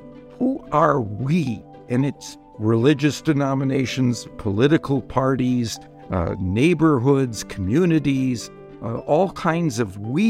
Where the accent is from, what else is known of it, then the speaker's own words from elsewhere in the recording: Wisconsin, United States; I grew up in Wisconsin